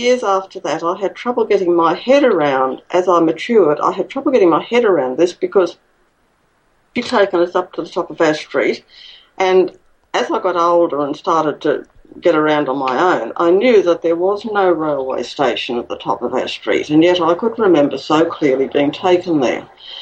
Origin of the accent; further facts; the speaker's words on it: Queensland, Australia; born there; I was born in Queensland, southeast Queensland.